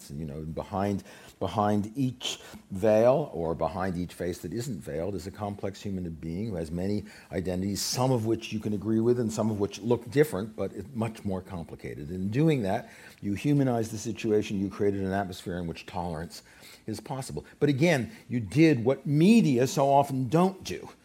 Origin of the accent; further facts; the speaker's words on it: United States; since I'm an American academic, I can afford perhaps to be a little more blunt about these things